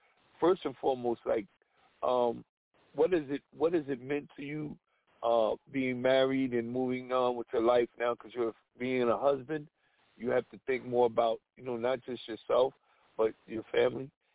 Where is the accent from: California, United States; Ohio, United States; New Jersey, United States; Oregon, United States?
New Jersey, United States; Yeah, I'm from Jersey